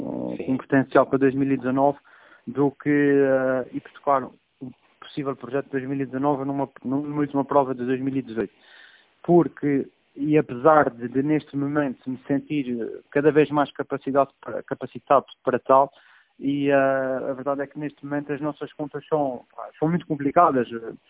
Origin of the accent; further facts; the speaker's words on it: Azores, Portugal; enquanto açoriano, enquanto piloto da casa